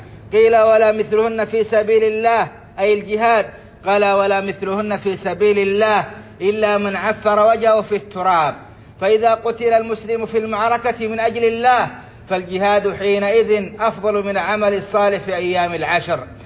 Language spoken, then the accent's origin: Arabic; Saudi Arabia